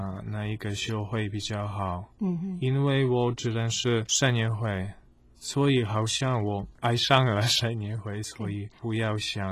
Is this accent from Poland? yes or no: yes; Poland; first language Polish; Chinese is a second language; 虽然我们是这是我们的母语，对神父来说的很重要的，以后讲道理辅导讲话表现也很重要，所以他们教我们怎么怎么讲波兰话，